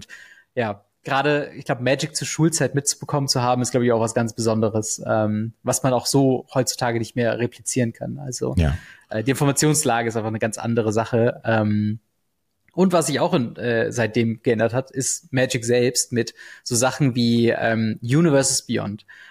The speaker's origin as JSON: {"language": "German", "town": "Siegen", "region": "North Rhine-Westphalia", "country": "Germany", "said": "also ich komme aus Siegen, für die Leute, die es noch nicht kennen, bei NRW, so eine kleinere Stadt."}